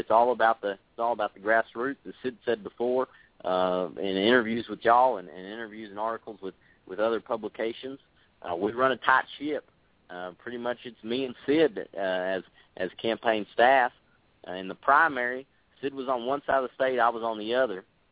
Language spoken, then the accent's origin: English; Gatesville, Texas, United States; So I grew up in Gatesville, Texas, Coryell County, which is basically the North Fort Hood.